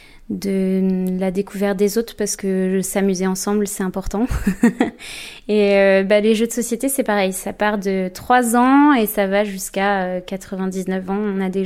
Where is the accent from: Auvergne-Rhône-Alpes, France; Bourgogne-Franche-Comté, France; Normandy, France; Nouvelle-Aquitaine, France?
Normandy, France; Pontfarcy; Je suis née en Normandie, j'ai grandi à Pontfarcy et j'ai été à l'école à Tessy également